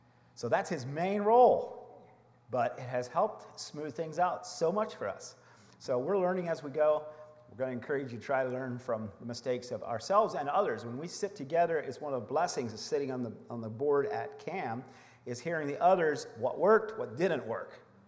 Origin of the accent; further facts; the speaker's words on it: Lancaster, Pennsylvania, United States; Now, again, keep in mind we're from Lancaster, Lebanon County, Pennsylvania